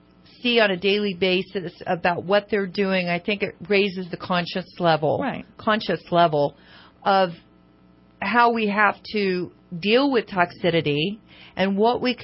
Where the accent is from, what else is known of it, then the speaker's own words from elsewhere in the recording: United States; being an American at that point